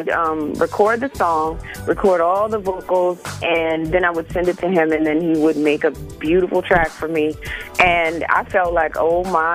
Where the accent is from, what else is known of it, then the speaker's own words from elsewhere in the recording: New Orleans, Louisiana, United States; Well, I grew up in New Orleans, beautiful city, total Saints fan.